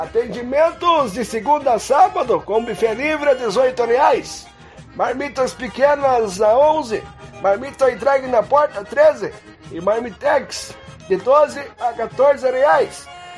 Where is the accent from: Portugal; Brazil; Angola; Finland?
Brazil; Rio Grande do Sul; Sou gaúcho de fato e agora te soco o chimarrão no fundo da garganta!